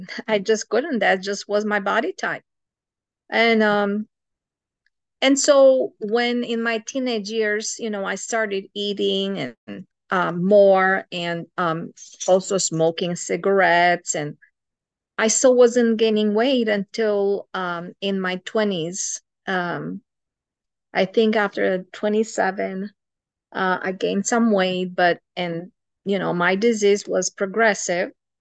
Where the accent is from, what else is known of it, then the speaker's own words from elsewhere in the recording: Romania; English is a second language; So I was born in Romania in Carpathian Mountains. And when I was little, the community that I was where I was born, they were very big on foods and meals.